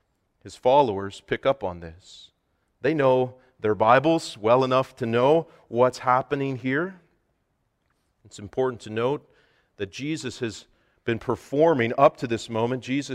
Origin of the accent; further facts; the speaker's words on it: Canada; because we're Canadian, we'll focus on hockey.